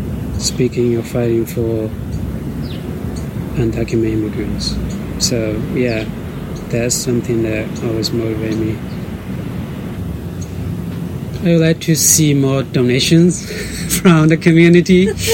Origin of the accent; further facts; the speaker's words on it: China; I grew up in China, in a small rural island